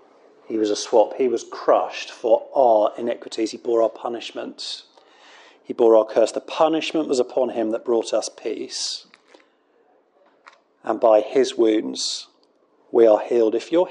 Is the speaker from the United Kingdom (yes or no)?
yes; United Kingdom; I mean, I know that if we're British, we probably don't do big emotions